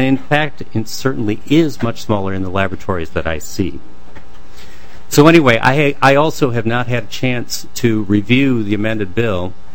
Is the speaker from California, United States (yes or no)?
no; Utah, United States; including my home state of Utah and including Minnesota.